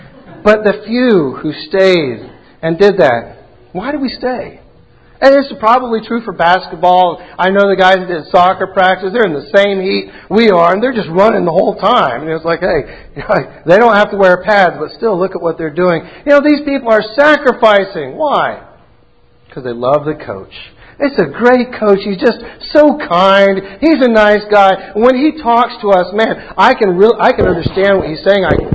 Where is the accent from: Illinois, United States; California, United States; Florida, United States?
Florida, United States; You all know that I grew up down south in North Florida, which is kind of like a quasi-south area.